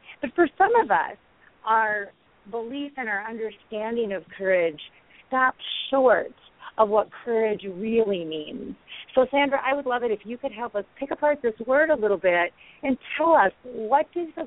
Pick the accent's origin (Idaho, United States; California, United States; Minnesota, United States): Minnesota, United States; And, you know, being a sister city to Kansas up in Minnesota where I grew up, it was a big deal.